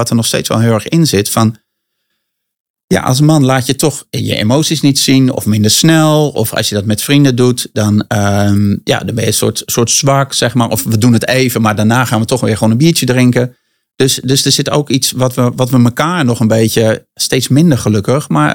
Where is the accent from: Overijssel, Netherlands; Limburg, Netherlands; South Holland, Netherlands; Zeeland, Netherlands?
South Holland, Netherlands; Rotterdam; mijn vader komt uit Rotterdam. Ik kom oorspronkelijk ook uit Rotterdam.